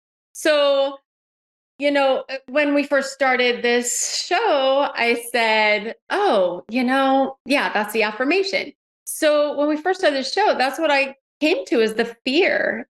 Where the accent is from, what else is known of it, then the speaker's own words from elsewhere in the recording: Colorado, United States; I'm allergic to horses and there was a time I grew up in Colorado, there's plenty of horses there.